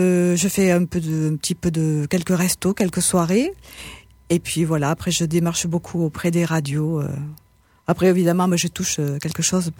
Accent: Montauban, Occitanie, France; born there; Donc je suis née à Montauban.

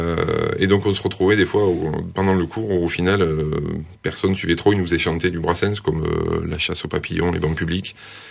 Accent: Rodez, Occitanie, France; born there; Moi, je suis né à Rodez, le 27 avril 1981.

